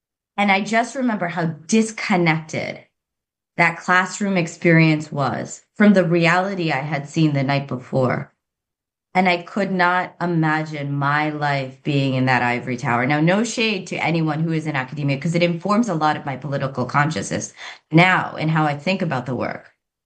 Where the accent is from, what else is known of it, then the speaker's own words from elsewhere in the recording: New Jersey, United States; My family came to the United States in 1977. My parents still live in the house that I grew up in in Central Jersey.